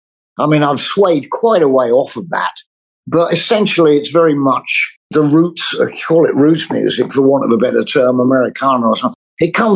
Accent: England, United Kingdom; But growing up in England, as I was, you know, age 12, and … come along, you didn't see it coming.

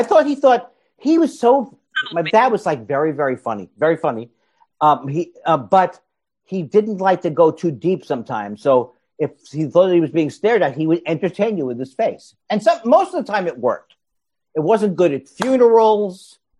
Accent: Queens, New York, United States; I'm a Jew from Queens.

